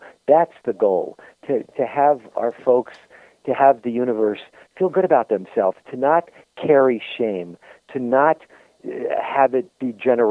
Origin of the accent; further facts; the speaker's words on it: Bronx, New York, United States; born there; I was born in the Bronx, and my dad was in Europe fighting.